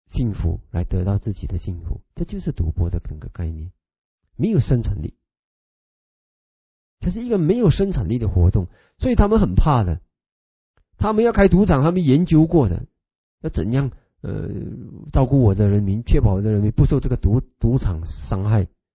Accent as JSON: {"language": "Chinese", "country": "Singapore", "said": "然后我们新加坡人呢就赚大钱"}